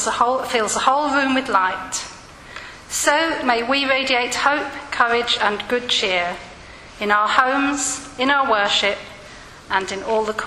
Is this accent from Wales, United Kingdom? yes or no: no; London, United Kingdom; born there; I pointed out that I was born in London and had every right to be in the country.